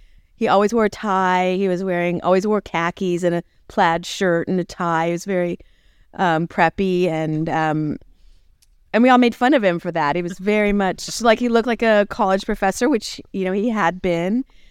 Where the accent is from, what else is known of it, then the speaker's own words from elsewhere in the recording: Tulsa, Oklahoma, United States; I'm from Tulsa